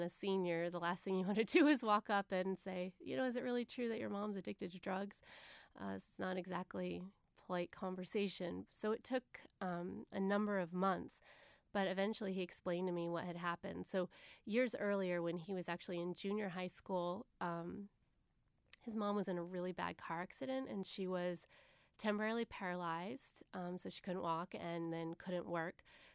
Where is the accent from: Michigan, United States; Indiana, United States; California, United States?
Indiana, United States; So I grew up in Indiana.